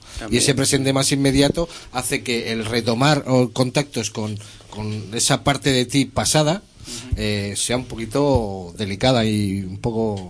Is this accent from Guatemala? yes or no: no; Catalonia, Spain; no me apetecía simplemente el que se me reconociera como catalán, lo del apelativo de polaco. Y bueno, por mis... entre comillas raíces de Extremadura, siempre recurría a ese pequeño acentillo extremeño